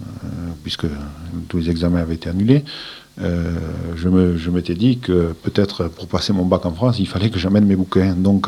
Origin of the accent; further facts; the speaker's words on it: Oran, Oran Province, Algeria; moved away; moi, quand je suis parti, le port d'Oran brûlait. Et donc, les bateaux, par contre, ne partaient plus.